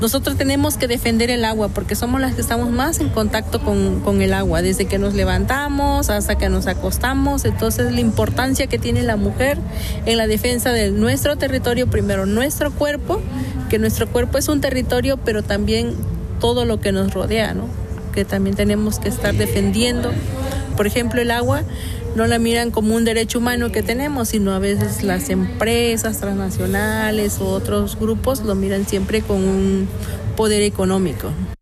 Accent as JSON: {"language": "Spanish", "town": "Tuxtepec", "region": "Oaxaca", "country": "Mexico", "said": "yo soy de la Comunidad de la Luz Tuxtepec."}